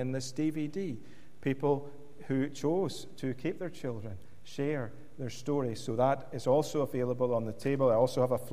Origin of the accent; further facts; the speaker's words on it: Scotland, United Kingdom; born there; I am a Scotsman by birth, as you have heard